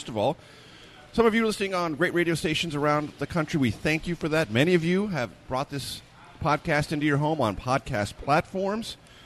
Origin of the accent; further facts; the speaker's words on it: San Diego, California, United States; From Stephanie Rojo from Poway, California, very near my hometown of San Diego